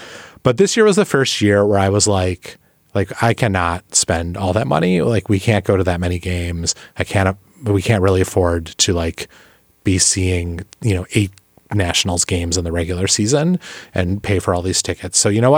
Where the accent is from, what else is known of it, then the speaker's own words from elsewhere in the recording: Milwaukee, Wisconsin, United States; So way back in 1982, the Milwaukee Brewers, my hometown team, made the playoffs for the first time in their history.